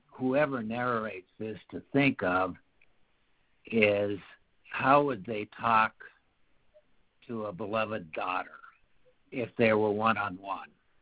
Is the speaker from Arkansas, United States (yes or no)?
no; Minnesota, United States; I just sound like me, but we grew up in Minnesota. I'm not looking for a specialized accent.